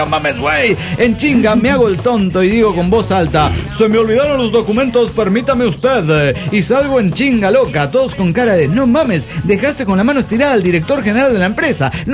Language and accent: Spanish; Nogales, Sonora, Mexico; yo soy de Nogales, Sonora.